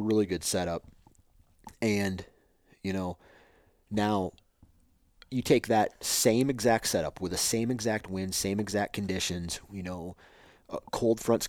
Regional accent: Iowa, United States; born there; You know, like, I was born in Iowa. And I have ground in Iowa.

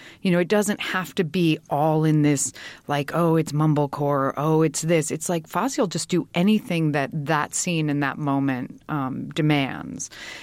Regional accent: New York City, New York, United States; And I guess I grew up in New York City, and I'm third generation show business, both sides.

